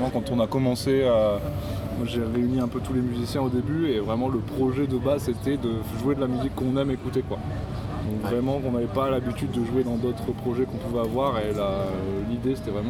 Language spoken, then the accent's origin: French; Albi, Occitanie, France; parce que moi je viens d'Albi.